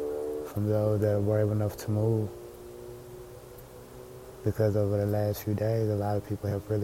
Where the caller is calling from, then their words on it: Atlanta, Georgia, United States; And I'm coming humbly from Atlanta, Georgia, where the skies are pretty clear right now.